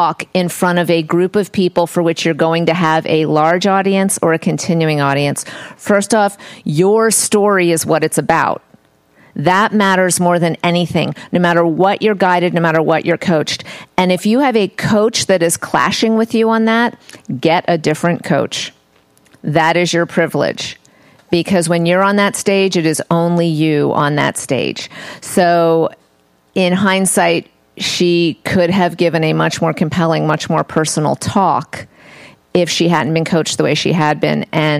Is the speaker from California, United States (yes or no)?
no; Indiana, United States; I have a game night, like, you know, because I'm from Indiana, so we have game nights.